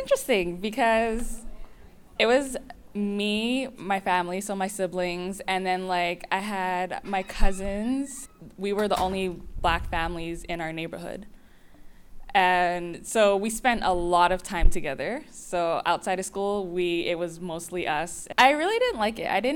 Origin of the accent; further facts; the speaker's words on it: Maple Ridge, British Columbia, Canada; also born or lived in South Africa / Burnaby / Terrace / Kelowna; I'm a third-year journalist at Ryerson University. I'm from Maple Ridge, BC. Originally, I was born in South Africa, and then we moved to Burnaby, BC. And then I grew up there till I was like about five